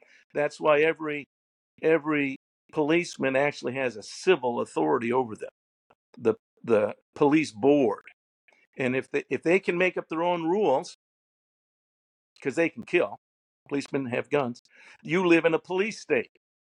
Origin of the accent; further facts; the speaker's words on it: United States; And many Americans, and again, I'm one. I'm an American.